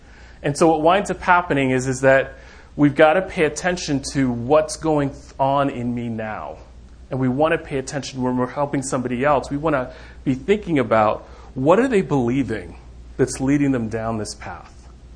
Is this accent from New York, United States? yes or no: yes; New York, United States; I'm a little crafty. I'm from New York.